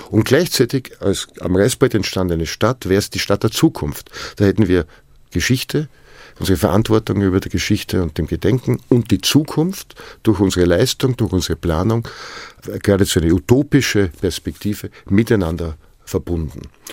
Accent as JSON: {"language": "German", "region": "Vienna", "country": "Austria", "tie": "born there", "also_born_or_lived": "Brazil", "moved": "yes", "said": "Ich bin in Wien zur Welt gekommen, aber in Wirklichkeit nur geboren worden. Zur Welt bin ich gekommen, als ich nach Brasilien kam, als ich meinen Geburtsort verließ, auf einen anderen Kontinent ging, jahrelang dort lebte"}